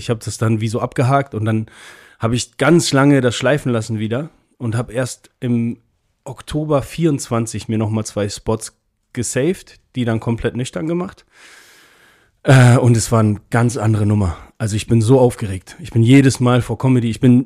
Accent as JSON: {"language": "German", "region": "Hamburg", "country": "Germany", "tie": "born there"}